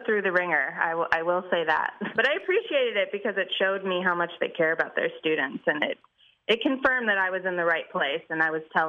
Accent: Chicago, Illinois, United States; I grew up in Chicago. I spent most of my life in Chicago.

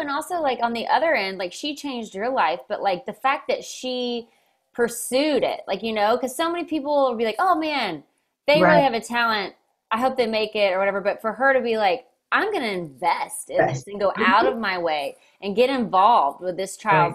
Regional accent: Waco, Texas, United States; I'm from Waco, Texas.

